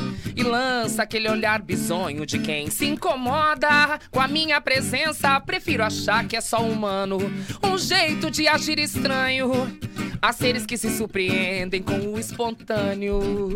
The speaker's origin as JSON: {"language": "Portuguese", "region": "Rio Grande do Sul", "country": "Brazil", "tie": "born there", "said": "Eu falo, é geograficamente impossível eu virar carioca. Eu nasci no Rio Grande do Sul."}